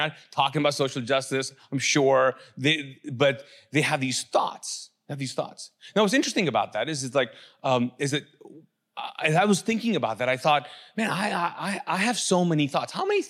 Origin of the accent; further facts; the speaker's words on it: Kuwait; also born or lived in Pakistan; and if you don't know, I'm from Pakistan. So anyways, I grew up in Kuwait. Anyways, we grew up in the desert.